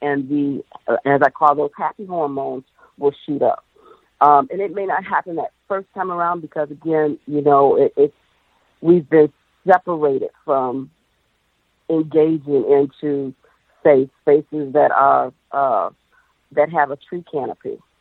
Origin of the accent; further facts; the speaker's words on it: Cleveland, Ohio, United States; I'm, by the way, I'm from Cleveland, Ohio.